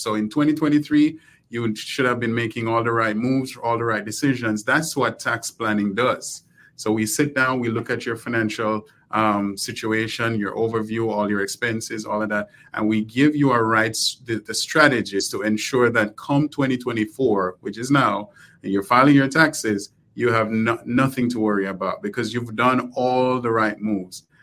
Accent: Jamaica; obviously I'm from Jamaica, so we've been back to Jamaica several times.

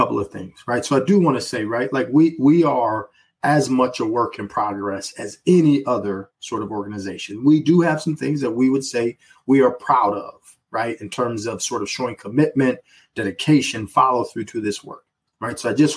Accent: Milwaukee, Wisconsin, United States; so my hometown is Milwaukee, Wisconsin.

